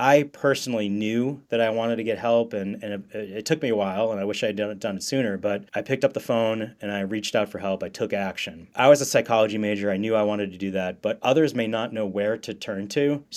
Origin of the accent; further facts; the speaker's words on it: Massachusetts, United States; I'm from Massachusetts and I ended up going to Tulane University undergrad.